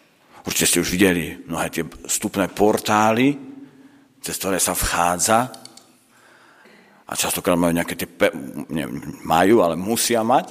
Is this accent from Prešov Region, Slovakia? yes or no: no; Bratislava, Bratislava Region, Slovakia; My v Bratislave, my sme to, alebo z Bratislavy, lebo v Bratislave nie som Bratislavčania, hovoríme, že hľa.